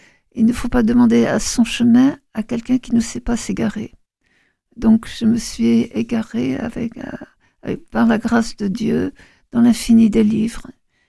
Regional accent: Toulouse, Occitanie, France; born there; Et je suis née à Toulouse, mes parents étaient à Paris

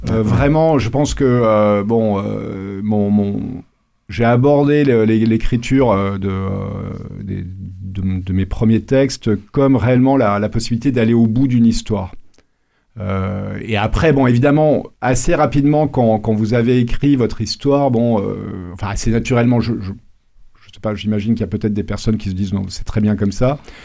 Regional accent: Grand Est, France; Je suis Lorrain, oui.

